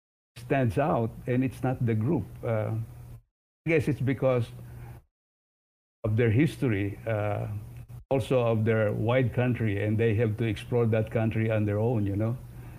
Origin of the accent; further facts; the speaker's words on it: Philippines; The only thing that keeps me in the Philippines is I'm a Filipino, and I'd like to be in the Philippines, and I'm not a second-rate citizen here.